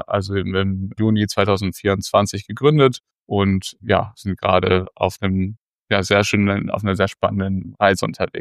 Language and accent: German; Hamburg, Germany; born there; ich bin 25 Jahre alt und gebürtiger Hamburger